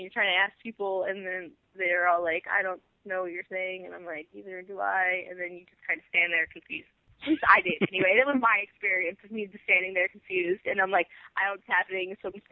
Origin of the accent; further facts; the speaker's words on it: United States; I'm an American, so, like, I still have my face.